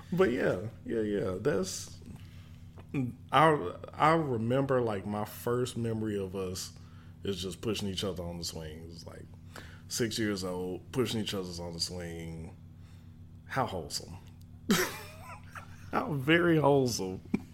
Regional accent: Birmingham, Alabama, United States; I'm from Birmingham, Alabama also. And I was living in Ensley at the time

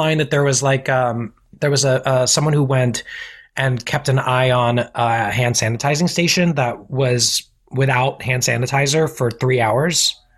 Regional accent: Orlando, Florida, United States; also born or lived in Staten Island; Well, oh, wow. I was born in Staten Island.

